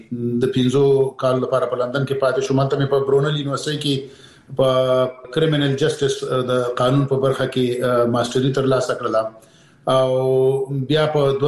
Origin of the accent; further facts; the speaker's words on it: Peshawar, Khyber Pakhtunkhwa, Pakistan; زه پېښور کې د اول صف نه نیولې تر 12 پورې مالته درس ویلې دی.